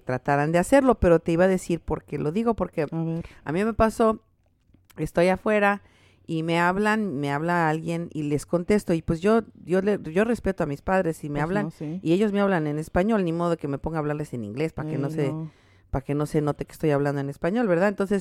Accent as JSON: {"language": "Spanish", "country": "Mexico", "said": "orgullosamente soy una mexicana orgullosamente hablo, leo y escribo mi idioma."}